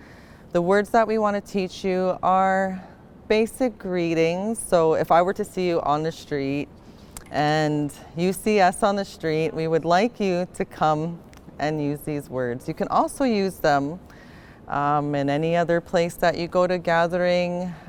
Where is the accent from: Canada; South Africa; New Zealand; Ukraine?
Canada; Cross Lake, Manitoba; I am from the Pimichikamak Cree Nation, also known as Cross Lake, which is located in northern Manitoba.